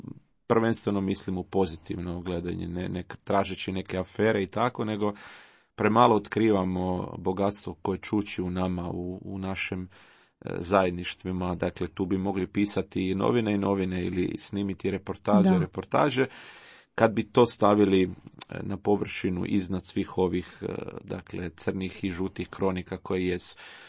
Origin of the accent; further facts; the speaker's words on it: Rijeka, Primorje-Gorski Kotar County, Croatia; 46. godina je vrlo blizu, gotovo, pa ne znam, 2/3 života vezano je za moj rodni grad Rijeku, gdje sam rođen, odrastao, studirao teologiju